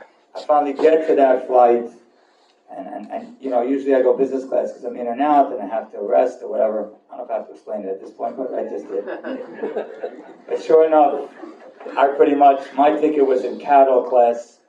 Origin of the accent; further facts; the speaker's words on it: Deal, New Jersey, United States; When I was a little boy, I grew up in Deal all year round, and I went to school in Lakewood.